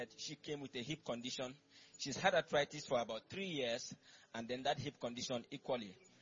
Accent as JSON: {"language": "English", "town": "Jalingo", "region": "Taraba", "country": "Nigeria", "said": "I'm from Jalingo."}